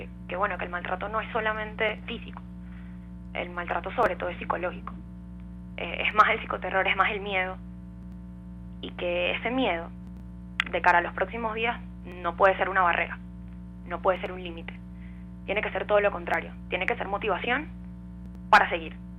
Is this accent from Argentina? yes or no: no; Venezuela; como ciudadanos, como venezolanos, como mujeres.